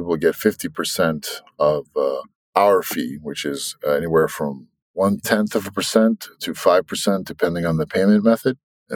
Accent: New York, United States; I'm from the West. I grew up in New York.

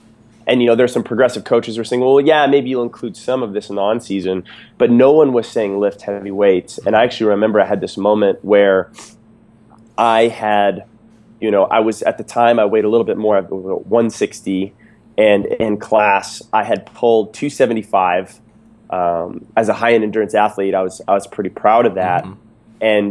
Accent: East Coast, United States; You know, I realized, like, I grew up on the East Coast and I did a bunch of different sports.

